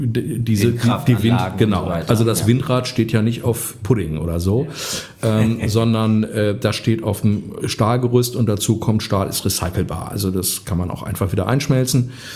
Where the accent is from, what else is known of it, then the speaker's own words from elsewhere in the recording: Essen, North Rhine-Westphalia, Germany; ich komme aus Essen, ich bin fürs Ruhrgebiet, bin Junge aus dem Pott